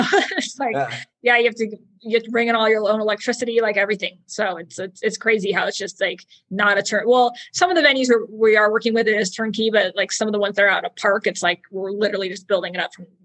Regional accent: Montana, United States; like I booked … for a festival in Montana, my hometown in 2018.

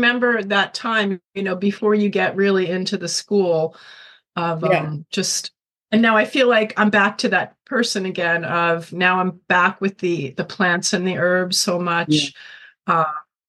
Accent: New Jersey, United States; I grew up on the Jersey Shore.

